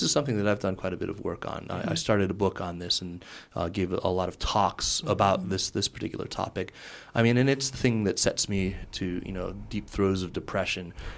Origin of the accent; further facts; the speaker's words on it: United States; being a kind of functionally bicultural person as an American, as a Chinese person.